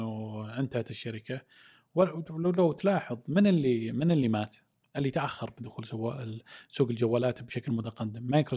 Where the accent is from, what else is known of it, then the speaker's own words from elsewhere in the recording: Saudi Arabia; وكان يعني لها يعني عمر معنا احنا كسعوديين